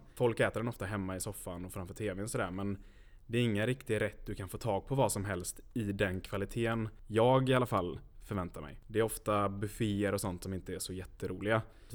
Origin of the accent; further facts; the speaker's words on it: Lerum, Västra Götaland County, Sweden; Första eventet vi gjorde var faktiskt Lerumsdagen där vi kommer ifrån.